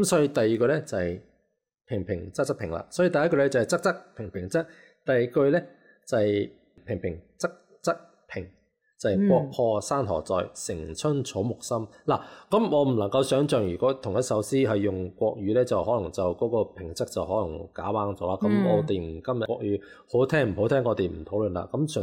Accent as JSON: {"language": "Cantonese", "region": "Guangdong", "country": "China", "said": "我哋即係廣東人中意食嘢噶嘛"}